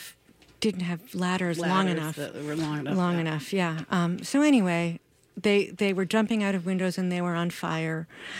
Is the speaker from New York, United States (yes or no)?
yes; New York City, New York, United States; I'm from Queens, New York, and coming to the Midwest and seeing foxes on your street or like in the park or going up north and seeing foxes is just magical to me.